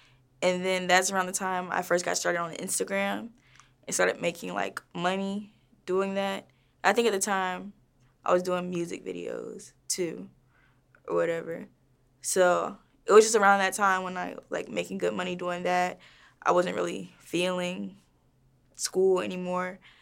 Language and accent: English; Atlanta, Georgia, United States; also born or lived in Laurel, Maryland; I was raised, I want to say, halfway in Maryland, and then in sixth grade, I moved to Atlanta. So, like, raised Laurel, but really, like, grew up in Atlanta.